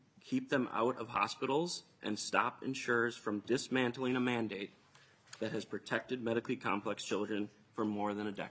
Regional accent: Medina, Minnesota, United States; I am here from Medina, Minnesota.

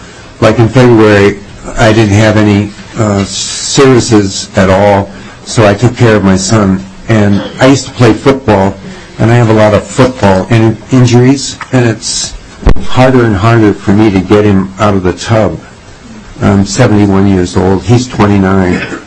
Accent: Stillwater, Minnesota, United States; I'm from Stillwater, Minnesota.

